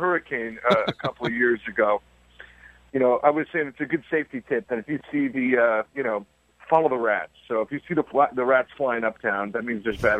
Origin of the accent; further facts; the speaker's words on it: Toronto, Ontario, Canada; I'm also from Toronto. So Toronto is, probably as American city, you know, in Canada that there is, you know, 3 million people, you know, very diverse population.